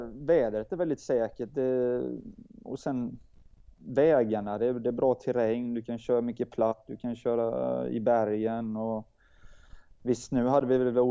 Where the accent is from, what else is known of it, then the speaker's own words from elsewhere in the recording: Jönköping, Jönköping County, Sweden; Nej, jag är ju från Sveriges Jerusalem